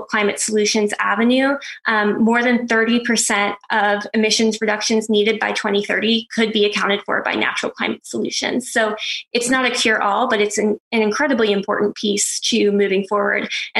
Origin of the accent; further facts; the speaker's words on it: Pennsylvania, United States; in my home state of Pennsylvania, Three Mile Island